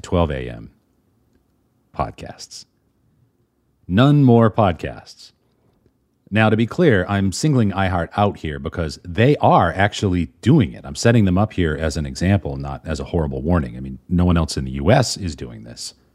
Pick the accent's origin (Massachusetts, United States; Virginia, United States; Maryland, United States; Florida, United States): Massachusetts, United States; Boston; WBZ here in my hometown of Boston